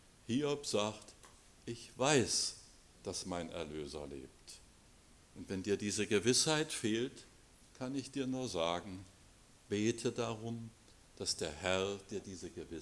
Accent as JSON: {"language": "German", "country": "Germany", "tie": "born or raised there", "said": "Ich bin ja nun in der DDR aufgewachsen"}